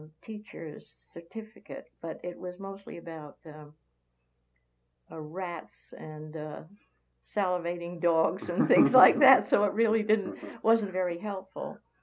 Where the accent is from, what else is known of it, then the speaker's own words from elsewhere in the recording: Maplewood, New Jersey, United States; Well, I was born in Maplewood, New Jersey, and grew up there in a middle-class family.